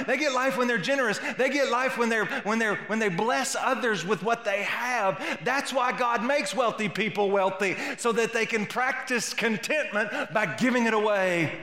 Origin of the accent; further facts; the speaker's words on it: Alabama, United States; Maybe it's because I grew up in North Alabama and it's close to Brewer, redneck.